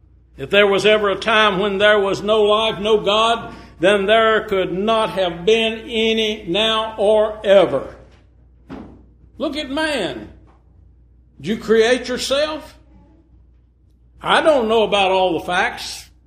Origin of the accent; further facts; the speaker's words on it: Salisbury, North Carolina, United States; I grew up in Salisbury, North Carolina. I don't know how many of you ever been there.